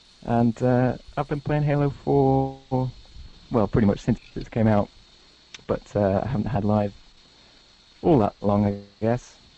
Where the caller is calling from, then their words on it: United Kingdom; I'm in the UK, actually. I'm in the desolate north of the UK.